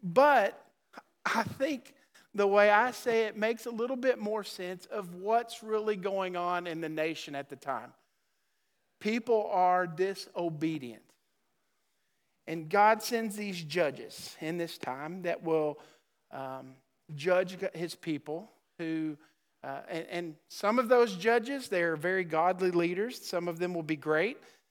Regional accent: Oklahoma, United States; now in Texas, United States; I always joke with you that I'm from Oklahoma, and I feel like Oklahoma is the promised land, and the Lord's kind of bringing me to the desert to live here.

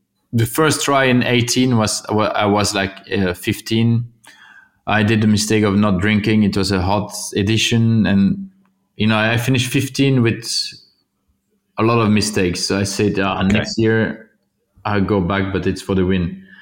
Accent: Wallonia, Belgium; English is a second language; I'm from Wallonia

